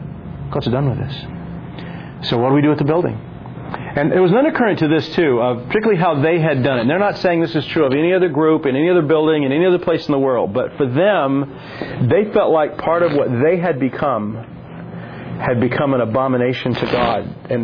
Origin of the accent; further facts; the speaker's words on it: United States; I said, "No, I'm from the States." I said, "We're just visiting."